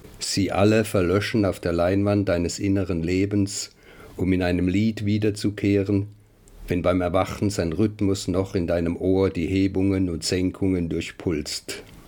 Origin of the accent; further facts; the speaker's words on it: Mannheim, Baden-Württemberg, Germany; also born or lived in Strasbourg, France; geboren 1944 in Straßburg. Meine Mutter wurde damals aus Mannheim evakuiert, wegen der Fliegerangriffe durch die Alliierten. Aufgewachsen bin ich dann doch in Mannheim.